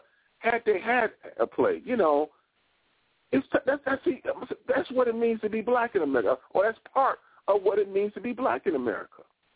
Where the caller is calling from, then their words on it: Washington, District of Columbia, United States; For example, I'm calling you from the Washington, D.C. area, right?